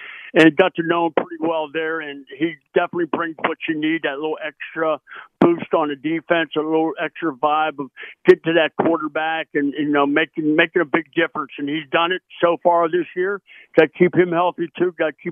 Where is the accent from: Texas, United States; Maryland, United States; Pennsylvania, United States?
Pennsylvania, United States; Pittsburgh; you know, I grew up in Pittsburgh. I've been a Steelers fan.